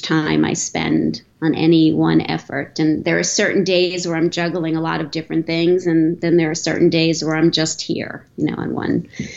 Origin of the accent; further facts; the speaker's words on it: East Meadow, New York, United States; moved away as an adult; I grew up on Long Island in East Meadow.